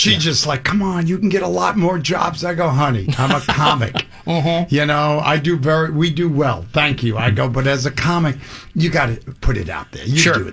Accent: New York, United States; Because I'm from New York. You know, the government shut down. We never knew it was open.

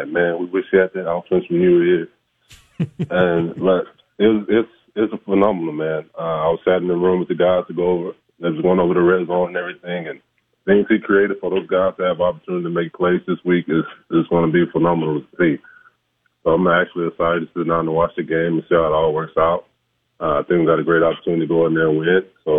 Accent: Louisiana, United States; being from Louisiana, I wanted to stay home and play for the LSU Tigers. I wanted to win it here in my home state.

